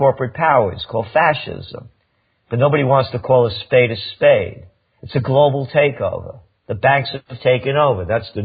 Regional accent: New York, United States; and I'm a New Yorker. I live upstate, but I'm a Bronx New Yorker by birth and lived there most of my life in the city area.

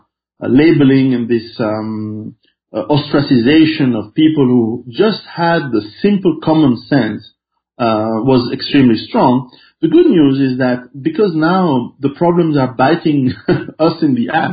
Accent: Switzerland; I was raised in Switzerland, and Switzerland is a very peaceful, very quiet country, still is.

